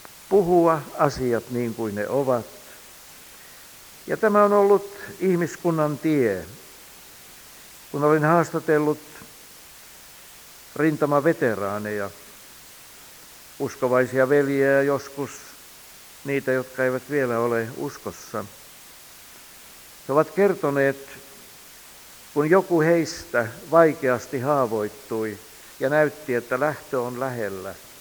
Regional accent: Helsinki, Uusimaa, Finland; mä olen ihan paljasjalkainen helsinkiläinen

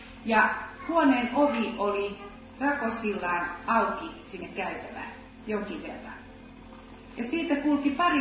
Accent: Helsinki, Uusimaa, Finland; Ja kun tulen sitten rakkaan kotikaupunkini kadulle, Hakaniemen torille, niin tiedätte mitä näin.

